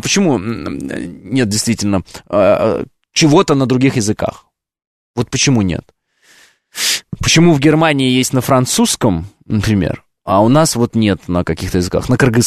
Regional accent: Saratov, Saratov Oblast, Russia; В Саратове дороги плохие, очень плохие, я сам из Саратова

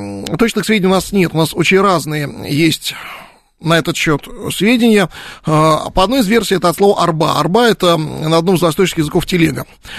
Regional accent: Moscow, Russia; У нас, в смысле, в Москве, это же мой родной город. Я здесь все мое родное.

